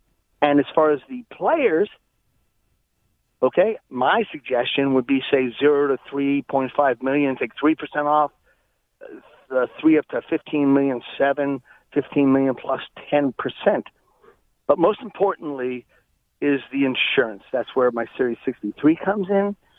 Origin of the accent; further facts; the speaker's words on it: Norwalk, Connecticut, United States; And anyway, I thank you for taking my call. I'm from Norwalk, Connecticut.